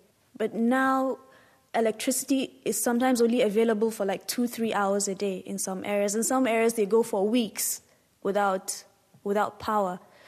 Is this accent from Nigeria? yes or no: yes; Nigeria; So I am also Nigerian. I was born and raised in Nigeria.